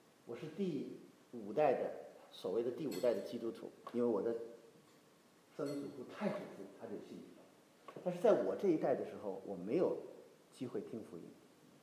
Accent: Xiamen, Fujian, China; 当时在我的老家厦门鼓浪屿啊，听过鼓浪屿这个地方吧？鼓浪屿在那个一个我们的山上一个祖屋里头，

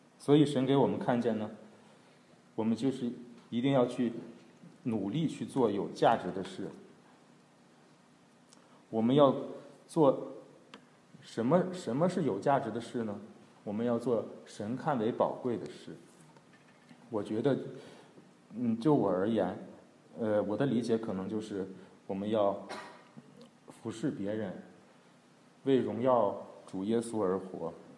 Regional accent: China; 再看我们中国人、亚洲人

